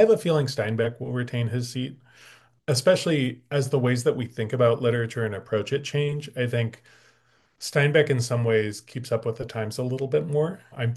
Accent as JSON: {"language": "English", "town": "Mountain View", "region": "California", "country": "United States", "tie": "born there", "said": "I was born in Mountain View and come from a family that my dad's dad came out to the South Bay or the San Jose area to work at, Lockheed back in the day."}